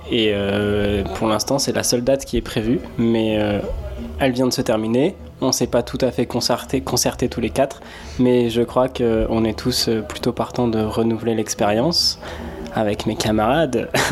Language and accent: French; Normandy, France; Je viens de Normandie.